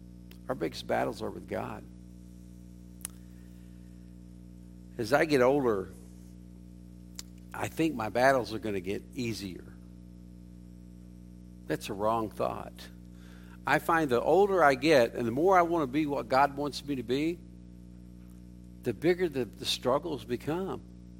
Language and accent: English; Oklahoma, United States; I'm from Oklahoma, so I can say this way.